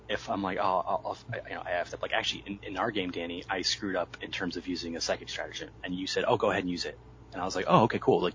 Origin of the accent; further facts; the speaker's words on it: New York, United States; That's because I'm a New Yorker.